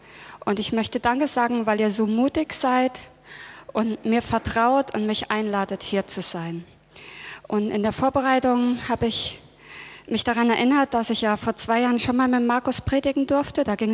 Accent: Hesse, Germany; Ich komme aus Hessen

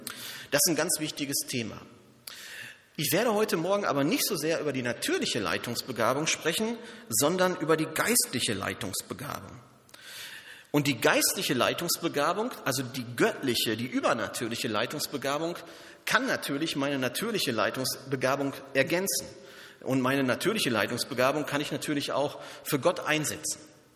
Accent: North Rhine-Westphalia, Germany; Und ich komme ja ursprünglich aus Westfalen, also hinterm Tunnel hier vorne, ne? Und in Westfalen, da gibt es nochmal dunkleres Brot, und zwar Schwarzbrot nennt man das.

